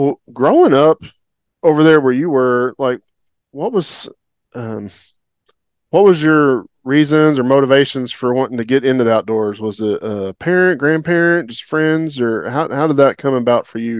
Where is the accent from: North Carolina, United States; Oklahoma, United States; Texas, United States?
Oklahoma, United States; You know, growing up in Oklahoma, I was never exposed to any of that.